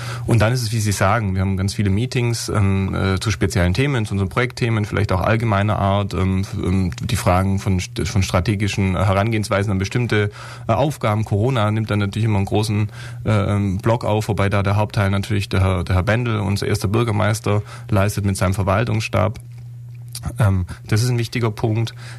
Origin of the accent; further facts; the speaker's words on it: Baden-Württemberg, Germany; now in Ulm, Germany; Ich lebe jetzt seit 2009 in Ulm. Ich komme ursprünglich mal aus dem Alt-Donau-Kreis. Während des Studiums war ich weg. Ich lebe mit meiner Familie, meinen drei Kindern und meiner Frau hier in Ulm.